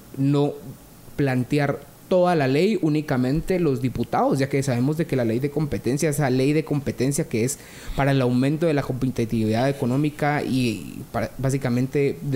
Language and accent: Spanish; Guatemala; Somos nosotros los guatemaltecos.